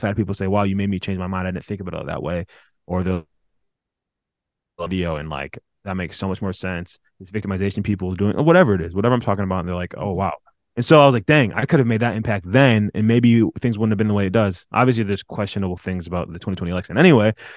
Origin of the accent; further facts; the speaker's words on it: Grand Rapids, Michigan, United States; also born or lived in Oklahoma; Well, I am from Michigan, Grand Rapids, Michigan, or suburbs of that. I was born in Oklahoma. My parents were at a Bible college. That's why they were there. Moved when I was two.